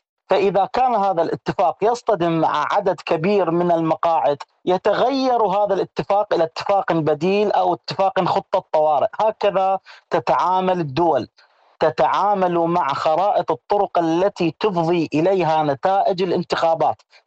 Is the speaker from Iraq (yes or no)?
yes; Iraq; أجاوبك كعراقي وراح أجاوبك تحليل سياسي